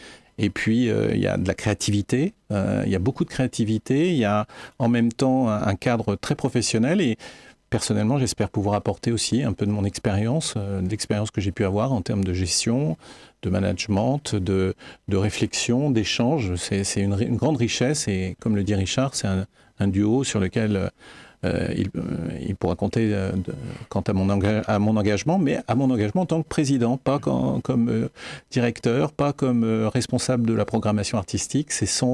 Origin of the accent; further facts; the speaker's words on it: Le Mans, Pays de la Loire, France; je suis habitant du Mans depuis l'âge de 8 ans et j'ai travaillé 40 ans chez Collart, qu'on connaît beaucoup plus sous le terme le Franc-Bourgeois, au Mans, dans la zone nord. Et je suis désormais retraité